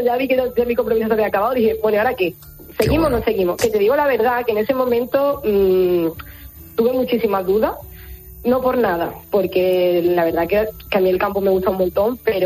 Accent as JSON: {"language": "Spanish", "town": "Antequera", "region": "Andalusia", "country": "Spain", "said": "No soy de Almería, soy de Antequera."}